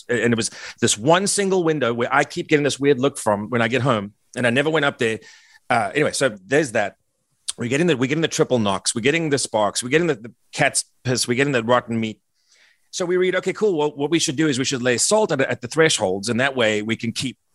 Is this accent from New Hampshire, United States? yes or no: yes; New Hampshire, United States; now in Brentwood, United States; she came from Tulsa and I came from New Hampshire, and we decided we'd sort of go somewhere in the middle. So we moved to Nashville and we bought a house in Brentwood.